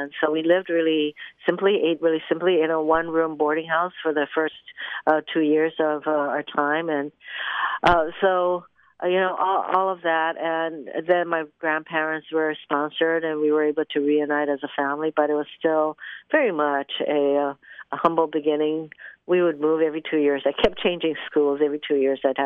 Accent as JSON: {"language": "English", "country": "Japan", "tie": "born or raised there", "lives_now": "Hawaii, United States", "said": "what it was like growing up in Japan, what it was like coming to Hawaii."}